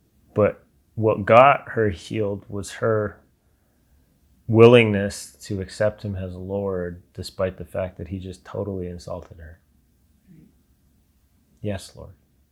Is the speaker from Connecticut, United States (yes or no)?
no; California, United States; I grew up in Butte County and this is the way that we live in Butte County religious.